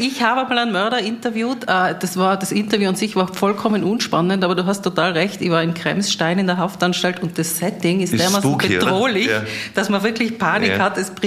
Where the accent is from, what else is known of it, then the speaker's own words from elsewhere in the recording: Tyrol, Austria; macht auch mich als Tirolerin stolz